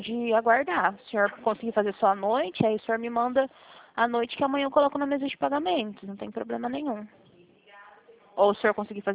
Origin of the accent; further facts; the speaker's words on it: Presidente Prudente, São Paulo, Brazil; Eu sou de Presidente Prudente, São Paulo.